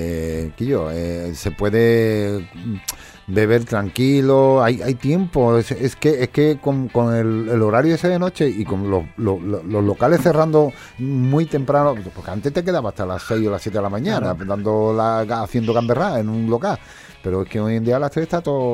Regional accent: Málaga, Andalusia, Spain; Soy de Málaga, aquí yo.

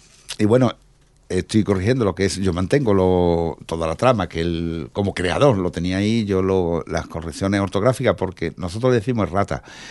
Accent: Andalusia, Spain; accent: Andalusian; cuando salgo de Andalucía, de nuestro rincón, mi deje andaluz se nota, obviamente, entonces pues hablo más lento.

